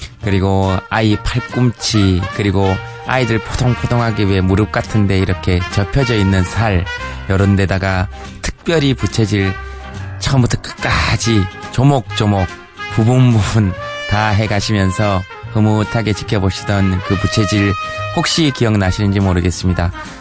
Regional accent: Daegu, South Korea; 대구 출신인 저도 이렇게 견디기 힘드니까

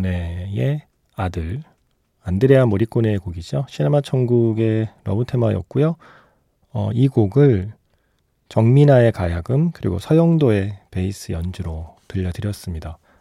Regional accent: South Korea; 정말 그 전까지는 국악은 제가 한국인임에도 불구하고 내가 국악을 들을 일은 없을 것 같아 라고 생각을 하고 살던 사람이거든요

